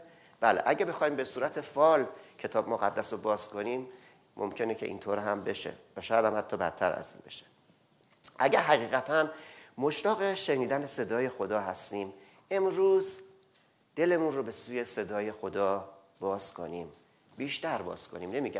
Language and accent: Persian; Iran; moved away; از ایران با همدیگه اومدیم اینجا و مدت ها هم هماتاق بودیم